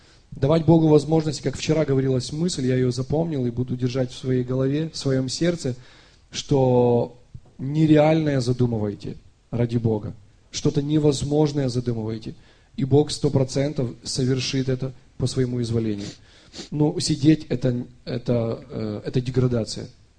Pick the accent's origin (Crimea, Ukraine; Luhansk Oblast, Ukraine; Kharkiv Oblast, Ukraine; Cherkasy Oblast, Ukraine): Cherkasy Oblast, Ukraine; Uman; now in Kyiv, Ukraine; я в Киеве, мы оба из Умани, в Киеве негде жить, мы снимаем там какую-то комнатку у бабушки